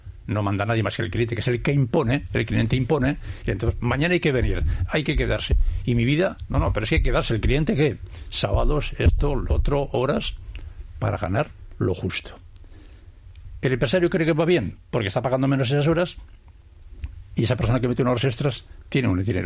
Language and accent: Spanish; Sopuerta, Basque Country, Spain; soy de Sopuerta, no soy del centro de Bilbao